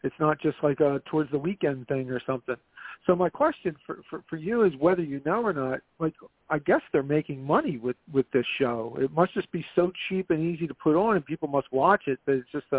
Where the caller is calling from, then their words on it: Philadelphia, Pennsylvania, United States; calling from Philly.